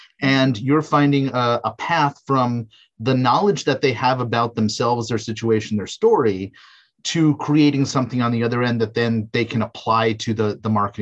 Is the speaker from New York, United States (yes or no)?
yes; New York, United States; moved away as an adult; I was born and raised in New York. And I figured if I never escape New York to just experiment what it might be like to live somewhere else